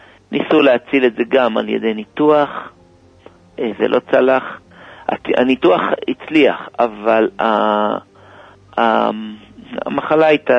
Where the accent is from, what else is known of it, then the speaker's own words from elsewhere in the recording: Kiryat Malachi, Southern District, Israel; born there; נולדתי בקירת מלאכי, בבית דתי. אני הכי קטן בבית.